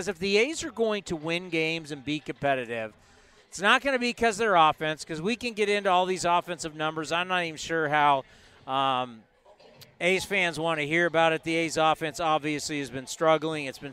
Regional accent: San Diego, California, United States; and I grew up in San Diego, and I used to drive up to watch you guys play at the Big A.

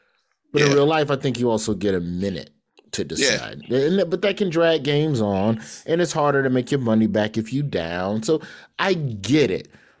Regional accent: Birmingham, Alabama, United States; I'm from Birmingham.

